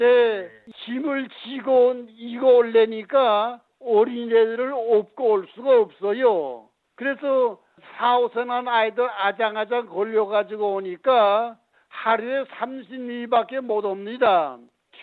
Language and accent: Korean; North Korea; 저도 북한에서 온 사람인지라 여러분의 고통을 잘 이해하고 동정합니다.